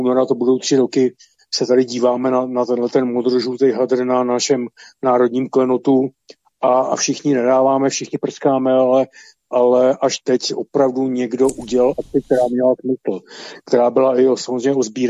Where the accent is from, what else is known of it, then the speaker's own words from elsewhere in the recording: Prague, Czechia; jako Pražák jezdím kolem každý den